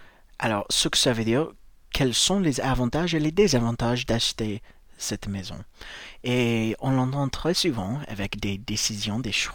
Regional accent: United States; je suis américain

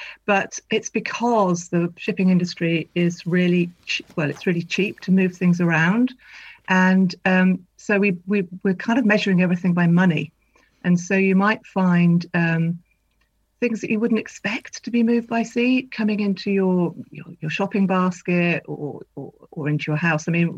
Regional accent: Tynemouth, North East England, United Kingdom; So I grew up by the coast. I grew up in Tynmouth

